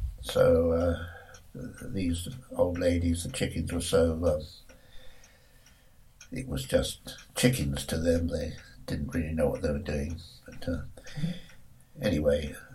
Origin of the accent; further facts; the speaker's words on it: Danbury, East of England, United Kingdom; I was born and bred in Danbury in April 1933, and I've now reached the age of today of 84.